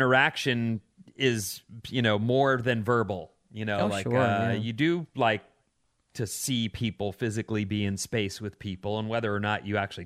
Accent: Ireland; I also am Irish, right.

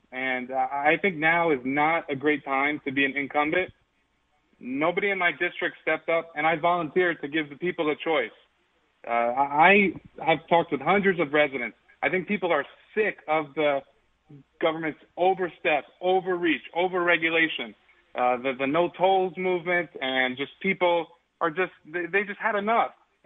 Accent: Greenwich, Connecticut, United States; also born or lived in Westchester County; now in Stamford, United States; I've been in Stanford the past 10 years. Before that, I grew up in Greenwich, and before that, Westchester County.

